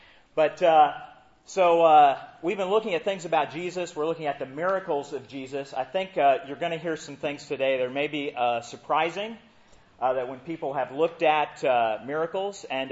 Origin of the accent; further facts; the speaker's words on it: Indiana, United States; Now, I'm from Indiana, so that really, you know, it fires me up that the Indiana Pacers would have that happen.